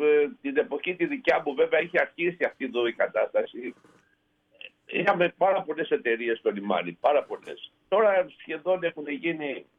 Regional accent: Aigiali, South Aegean, Greece; Από την Αμοργό είμαι, από την Αιγιάδη της Αμοργός.

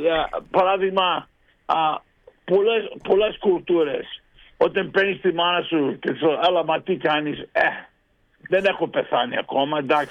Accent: Greece; No, δεν είμαι Ιταλός, είμαι Έλληνα.

